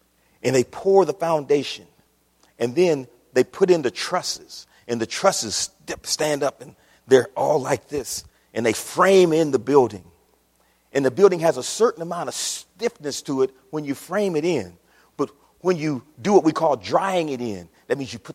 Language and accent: English; Akron, Ohio, United States; When Sister Person in the church that I grew up in Akron, Ohio, Sister Person was an old lady.